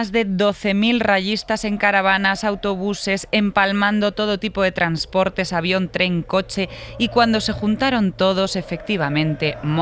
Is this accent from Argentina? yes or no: no; Madrid, Community of Madrid, Spain; yo que soy de Vallecas